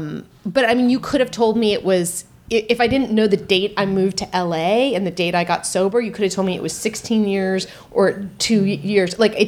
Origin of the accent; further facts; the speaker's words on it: California, United States; So I mean, growing up in Marin, I'm familiar with the attitude towards drugs. I mean, I grew up in the 70s